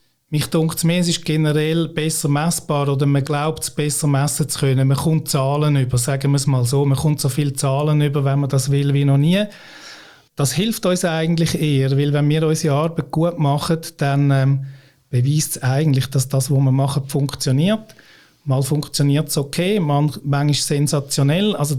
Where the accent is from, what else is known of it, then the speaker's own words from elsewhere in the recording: Austria; ich bin eben Österreicher